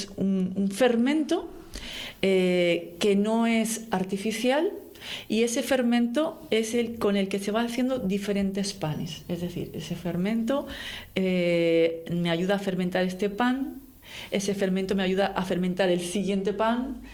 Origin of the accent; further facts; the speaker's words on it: Madrid, Community of Madrid, Spain; Y donde yo nací también. Porque yo soy de Madrid